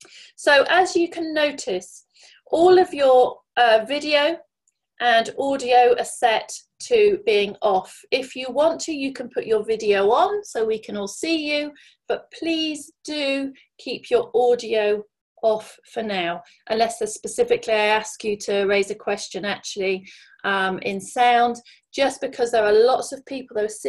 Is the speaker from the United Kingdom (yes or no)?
yes; Grantham, East Midlands, United Kingdom; people back in my hometown of Grantham in Lincolnshire to know about saboteurs